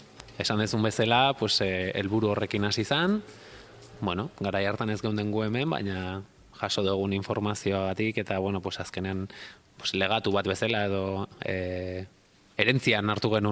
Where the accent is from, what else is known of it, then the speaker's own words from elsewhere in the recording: Zarautz, Basque Country, Spain; ni zarauztarra naiz, eta hemen Gipuzkoan ontara dedikatzeko